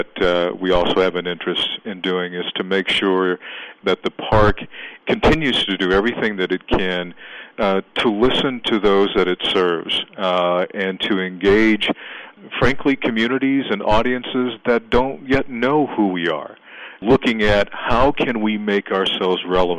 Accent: Texas, United States; We're country folk, and we're from Southeast Texas, about 60 miles south of Houston, a small agricultural community of, at that time, was around 10 to 12,000 people.

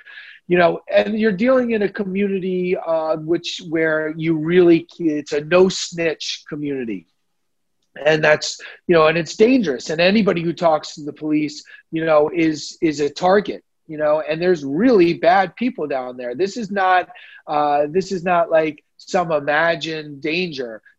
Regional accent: New York City, New York, United States; And of course I was brought up in New York City

